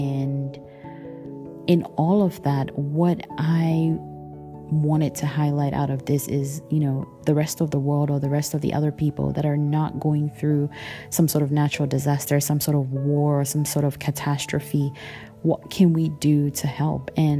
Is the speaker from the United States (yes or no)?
no; Ghana; as you all know, I come from Ghana.